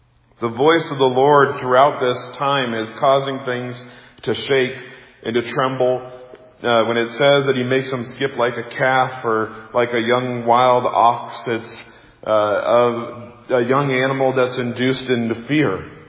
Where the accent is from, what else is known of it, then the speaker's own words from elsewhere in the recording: Midwest, United States; You know, as growing up in the Midwest, where thunderstorms were just very powerful and massive, and especially growing up in a neighborhood that had a radio station